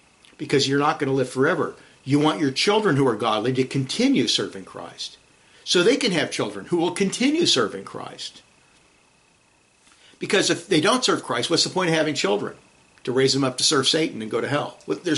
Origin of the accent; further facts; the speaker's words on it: California, United States; I was raised in California. California is more like the Middle East than the Midwest.